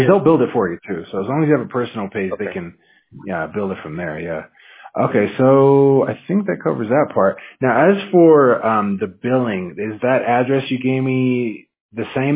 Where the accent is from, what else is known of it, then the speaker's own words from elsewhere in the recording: Washington, United States; Yeah, I mean, I'm from Washington State, man. It was so cold. Like, it was just raining, like, 70% of the time.